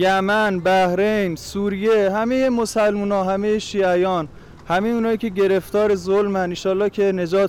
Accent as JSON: {"language": "Persian", "region": "Qom", "country": "Iran", "said": "از قم اومدیم ما."}